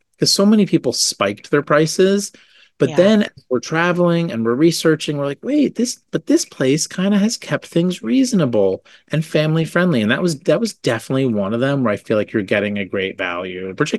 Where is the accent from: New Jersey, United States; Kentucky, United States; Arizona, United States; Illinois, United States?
New Jersey, United States; And look, I'm from New Jersey.